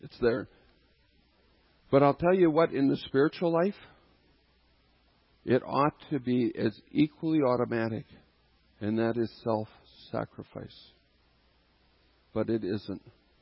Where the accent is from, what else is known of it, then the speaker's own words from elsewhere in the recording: North Dakota, United States; everybody else knew what was going on, but I'm from North Dakota. I didn't know what was going on.